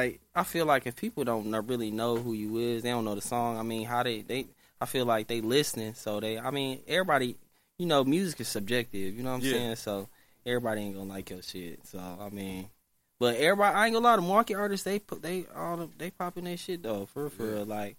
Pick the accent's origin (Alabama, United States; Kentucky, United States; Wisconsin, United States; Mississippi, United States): Wisconsin, United States; Milwaukee; Wherever I go, I tell motherfuckers I'm from Milwaukee.